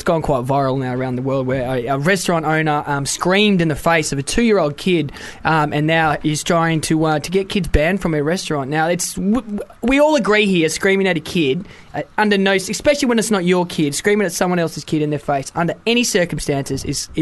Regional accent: Wales, United Kingdom; Oh, no, I'm Welsh.

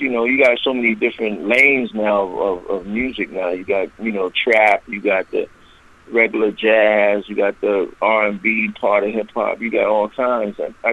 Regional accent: New York, United States; I grew up in the Bronx where all the stuff evolved from

